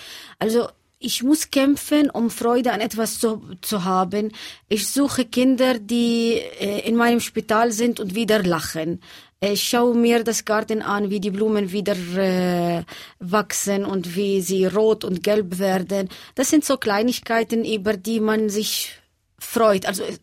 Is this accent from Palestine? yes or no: yes; Bethlehem, West Bank, Palestine; ich komme aus Bethlehem und man ist stolz, in Bethlehem zu sein.